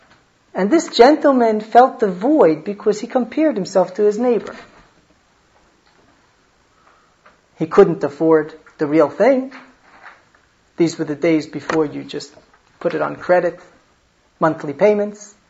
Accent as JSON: {"language": "English", "town": "Muncie", "region": "Indiana", "country": "United States", "tie": "born or raised there", "said": "I remember growing up in Muncie"}